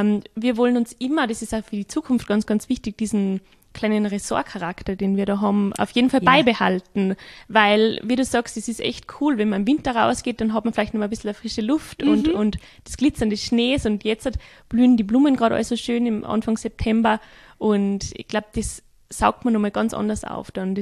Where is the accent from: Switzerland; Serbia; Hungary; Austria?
Austria; Und da gibt es auch genau das Gleiche in Grün wie bei uns in Österreich